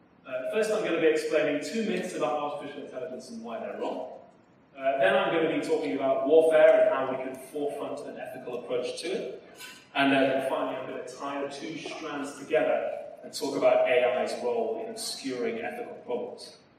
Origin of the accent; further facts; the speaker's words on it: England, United Kingdom; I'm English.